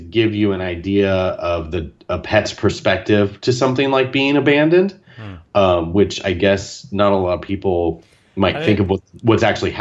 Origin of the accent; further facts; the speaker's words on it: Sacramento, California, United States; That was here in Sacramento.